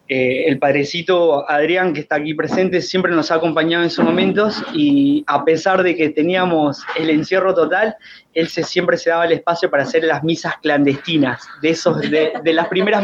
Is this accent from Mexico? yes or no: no; Peru; yo no soy de Argentina, soy de Perú.